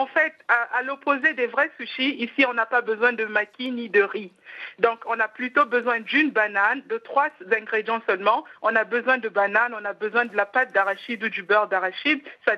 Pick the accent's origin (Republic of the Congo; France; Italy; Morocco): Republic of the Congo; Brazzaville; Je suis de Brazzaville.